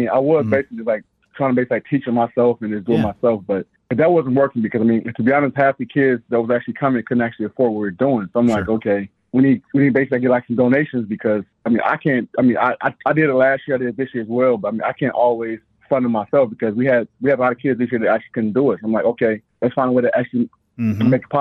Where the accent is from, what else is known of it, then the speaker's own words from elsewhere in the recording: Benton Harbor, Michigan, United States; I was that kid from Benton Harbor who honestly didn't have it financially.